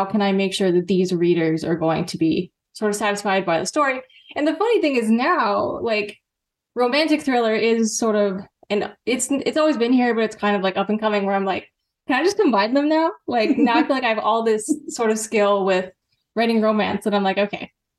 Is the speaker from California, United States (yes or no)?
yes; Los Angeles, California, United States; I'm from Los Angeles, have a background, sort of went to film school